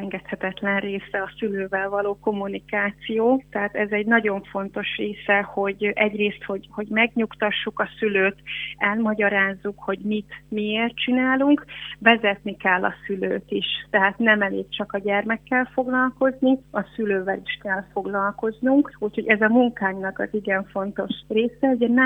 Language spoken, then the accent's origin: Hungarian; Dunavarsány, Pest, Hungary; Én Dudavarsányban nőttem fel, Budapesttől nincs messze